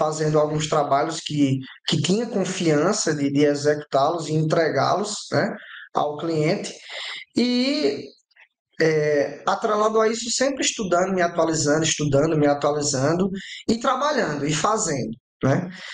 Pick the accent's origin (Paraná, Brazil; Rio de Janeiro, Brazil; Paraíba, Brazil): Paraíba, Brazil; Esperança; estava sediada na minha cidade natal, Esperança